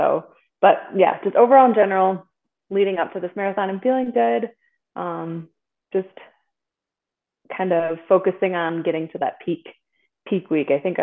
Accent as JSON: {"language": "English", "region": "Michigan", "country": "United States", "also_born_or_lived": "Omaha", "said": "I had moved from Omaha and then I'm from Michigan."}